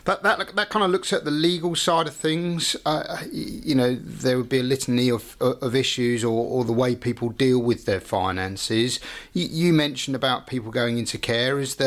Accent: United Kingdom; which perhaps intuitively, you know, we don't do, I say as British people

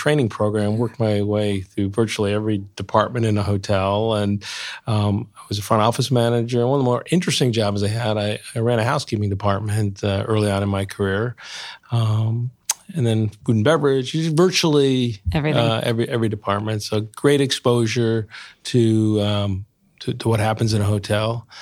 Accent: New Milford, New Jersey, United States; I grew up in New Milford, New Jersey, not too far from where we are here in New York.

